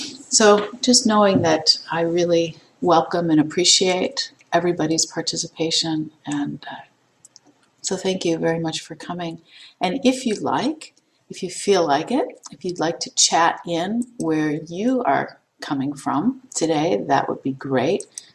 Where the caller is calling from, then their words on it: Arcata, California, United States; I am calling in from Arcata, which is about 300 miles north of San Francisco on the coast in the Redwoods